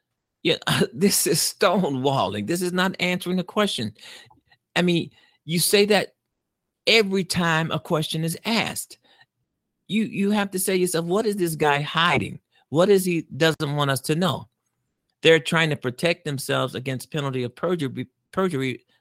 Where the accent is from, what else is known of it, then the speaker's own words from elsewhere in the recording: United States; because I'm an American, I'm a voter, and, you know, I pay my taxes.